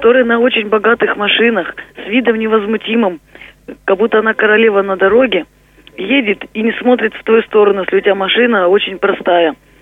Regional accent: Rostov-on-Don, Rostov Oblast, Russia; Я из Ростова.

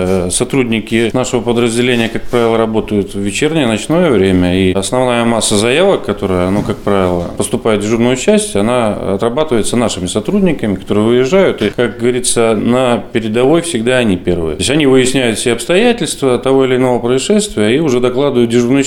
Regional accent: Severomorsk, Murmansk Oblast, Russia; Я сам родом с Североморска, здесь родился в 72 году

